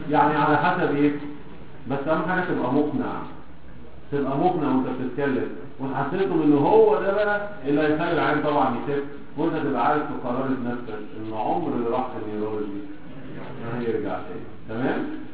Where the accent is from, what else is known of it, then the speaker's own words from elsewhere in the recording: Egypt; احنا للاسف يعني كمصريين عندنا مشكله في ايه؟